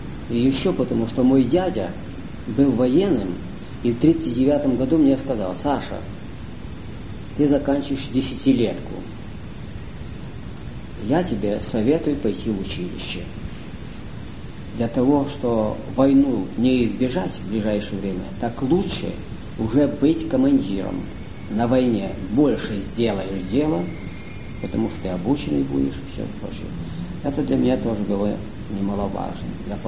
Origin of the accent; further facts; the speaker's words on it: Vinnytsia Oblast, Ukraine; born there; Мне без малого 80. Я по национальности украинец. Родился на правобережной Украине в Винницкой области.